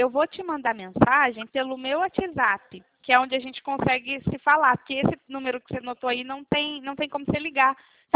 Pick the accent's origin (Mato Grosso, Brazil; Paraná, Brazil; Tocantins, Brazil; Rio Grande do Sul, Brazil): Paraná, Brazil; Cornélio Procópio; Eu sou de Cornélio Procópio do Paraná.